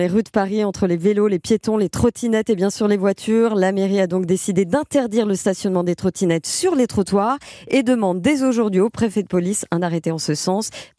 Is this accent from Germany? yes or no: no; Switzerland; Je suis suisse, moi, vous savez.